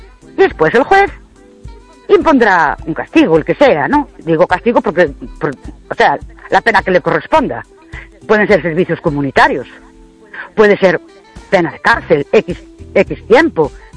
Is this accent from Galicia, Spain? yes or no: yes; Ourense, Galicia, Spain; Buenas noches. … de Ourense.